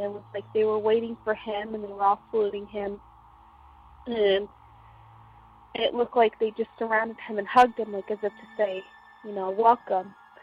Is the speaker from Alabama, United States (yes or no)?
no; Massachusetts, United States; Hi, so I'm from Massachusetts, and as far as I can remember, you know, growing up where I live, I've always had experiences.